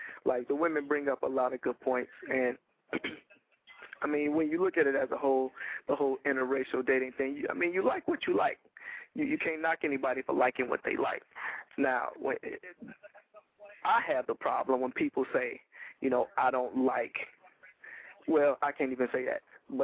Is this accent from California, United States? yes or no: no; Gary, Indiana, United States; I come from Gary, which is an entirely black city. So all I have known throughout my entire life is black.